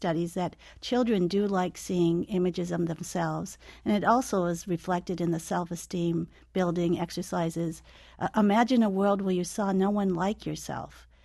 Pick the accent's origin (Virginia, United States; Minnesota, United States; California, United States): Minnesota, United States; I'm a Native person. I'm American Indian. And some of my students work with tribal communities on promoting books. I'm Anishinaabe or Ojibwa from Minnesota.